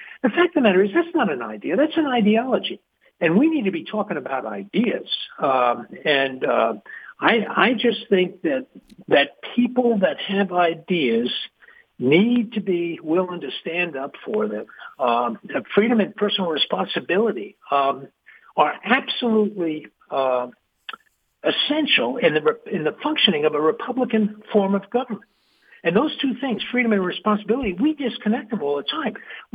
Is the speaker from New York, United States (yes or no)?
yes; New York, United States; I'm from New York originally, about 40 miles out on the North Shore of Long Island.